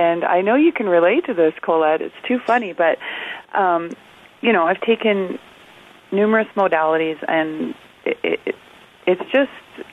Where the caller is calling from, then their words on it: Abbotsford, British Columbia, Canada; I'm in Abbotsford.